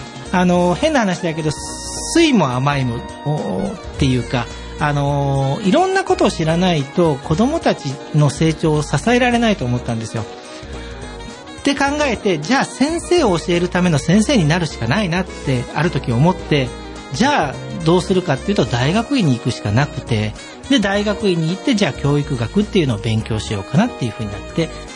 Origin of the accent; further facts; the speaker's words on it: Tokyo, Japan; also born or lived in Kagoshima; now in Toyohashi, Japan; 僕九州鹿児島で生まれて3歳の時に東京に行ってるんです。で、東京に行って学校は全部東京で過ごしたんです、